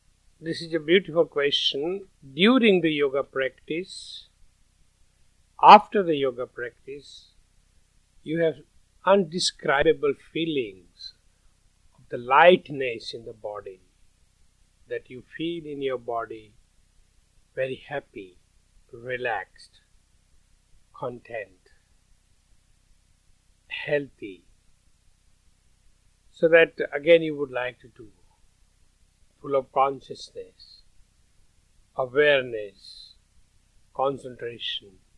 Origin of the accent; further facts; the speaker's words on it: Rajasthan, India; English is a second language; now in Vienna, Austria; I'm coming from India, Rajasthan